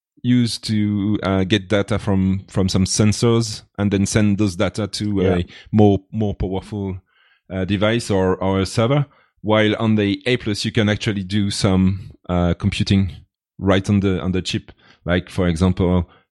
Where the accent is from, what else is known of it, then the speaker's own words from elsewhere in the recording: France; English is a second language; now in Switzerland; I have to be 10 years in Switzerland to get the citizenship. And since I'm from France